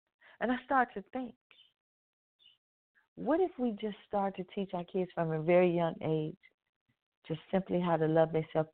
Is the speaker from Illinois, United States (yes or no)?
yes; Chicago, Illinois, United States; I was a kid growing up in South Shore.